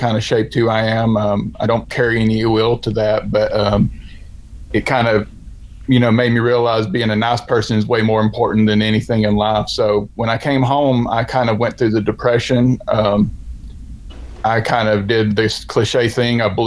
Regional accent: Murphy, North Carolina, United States; I was raised in North Carolina, graduated school from a small town called Murphy, North Carolina. It's in Western North Carolina.

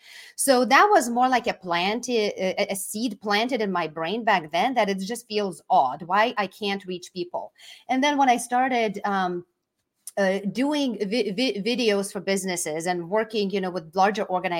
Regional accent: Lithuania; moved away as an adult; now in United States; That comes from my background being a Lithuanian. So I grew up and I was born and raised in Lithuania, which is my home country. When we moved here to the United States, my journey started here as a housewife.

